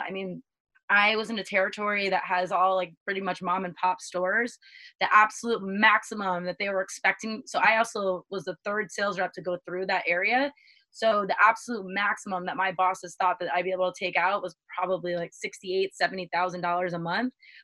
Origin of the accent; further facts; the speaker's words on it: East Coast, United States; And I'm like, all right, well, that's way too Cali for me. I'm from the East Coast.